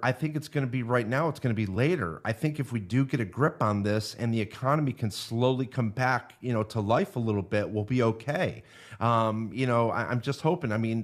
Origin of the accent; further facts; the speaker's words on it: New York, United States; And I come from New York, so, you know, I know a lot of people from New York